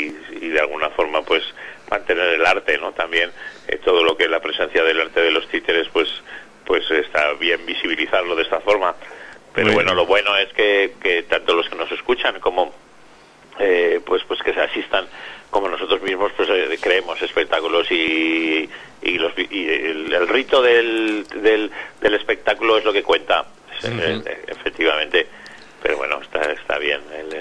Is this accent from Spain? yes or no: yes; Binéfar, Aragon, Spain; tanto Pilar como yo somos de Binéfar y aquí estamos, hoy nos toca aquí, en casa.